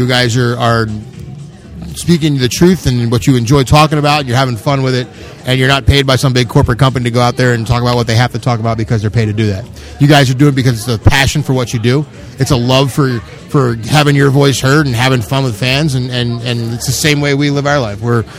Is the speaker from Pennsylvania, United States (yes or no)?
yes; Philadelphia, Pennsylvania, United States; So, yeah, I grew up in Philadelphia.